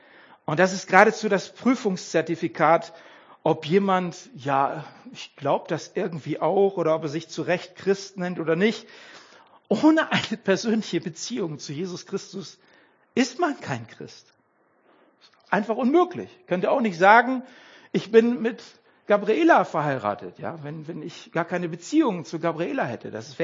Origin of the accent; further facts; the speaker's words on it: Mülheim an der Ruhr, North Rhine-Westphalia, Germany; Ich bin ja im Ruhrpott aufgewachsen. In Mülheim an der Ruhr.